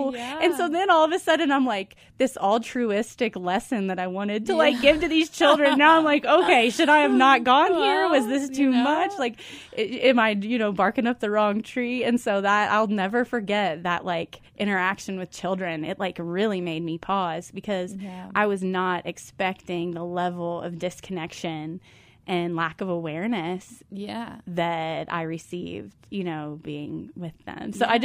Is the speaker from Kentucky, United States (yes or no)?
yes; Louisville, Kentucky, United States; I am from Kentucky originally, Louisville, Kentucky